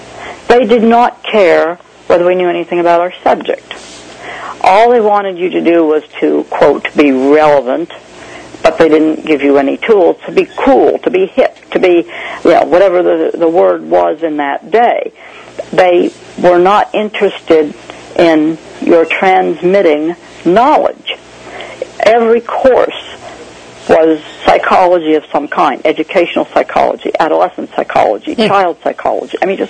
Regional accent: Washington, District of Columbia, United States; I'm from Washington, D.C.

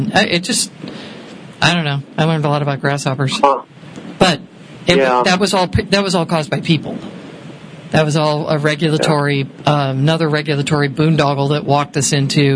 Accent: Connecticut, United States; And it looked like the snowstorms where I grew up in Connecticut.

